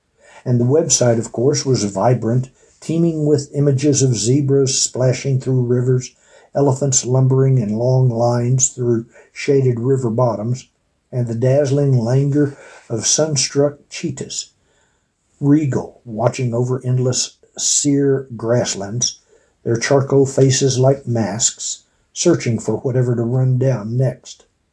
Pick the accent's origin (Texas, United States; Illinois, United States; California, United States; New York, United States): Texas, United States; As a child growing up in Texas, I lamented often that I was only able to see those herds in my mind.